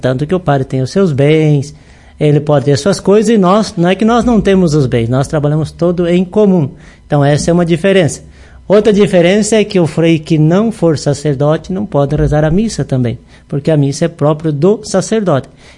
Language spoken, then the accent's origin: Portuguese; São Lourenço do Oeste, Santa Catarina, Brazil; Sou natural da cidade de São Lourenço do Oeste, tá mesmo do Frei Pedrinho. Terra boa, tem biscoitos e massas para ti, tem bastante coisas boas lá. Cidade de Jardim. Então, eu sou natural de lá.